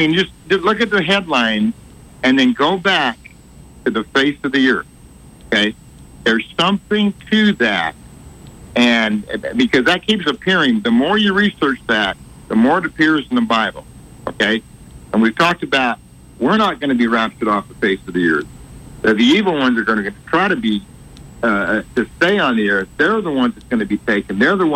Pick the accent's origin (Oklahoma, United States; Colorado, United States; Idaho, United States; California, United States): Idaho, United States; I grew up in Idaho, so we grew up in the West in the desert